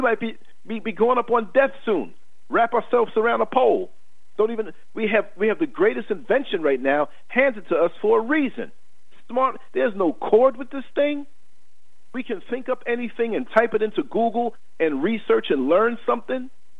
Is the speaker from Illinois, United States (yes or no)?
yes; Chicago, Illinois, United States; I'm from Chicago.